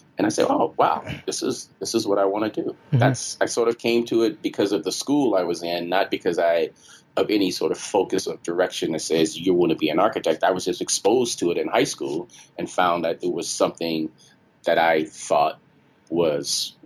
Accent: Chicago, Illinois, United States; moved away as an adult; from growing up in Chicago. And I thought Chicago was the greatest city on earth. So when I came to Detroit, I was like, you know, this is okay, but it's no Chicago.

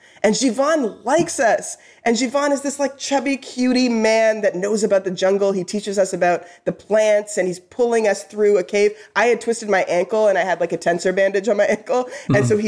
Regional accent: Canada; I am Canadian.

